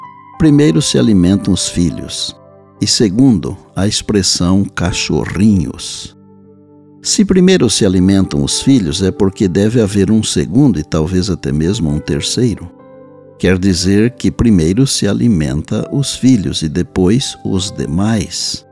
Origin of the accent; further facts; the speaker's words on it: São Paulo, Brazil; born there; Na fazenda onde eu nasci, no interior de São Paulo, havia um ditado que era muito usado.